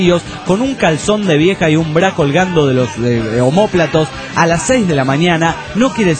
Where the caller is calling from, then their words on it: Michoacán, Mexico; de Michoacán, México.